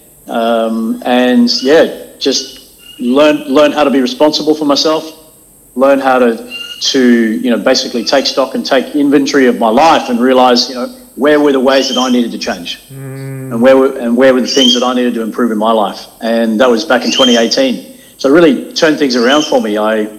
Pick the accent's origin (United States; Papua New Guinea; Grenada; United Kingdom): Papua New Guinea; I'm born and raised in Papua New Guinea. So I was Australian expatriate. My parents were there from the 70s and growing up as a young fella in PNG.